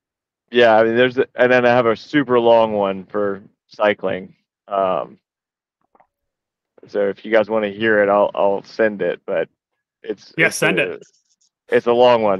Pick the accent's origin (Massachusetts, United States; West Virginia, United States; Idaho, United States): West Virginia, United States; Huntington; also born or lived in Atlanta; Yeah, so I was born in the 90s in Atlanta, Georgia, and then moved from there to Huntington, West Virginia, and then grew up there more or less until I was 18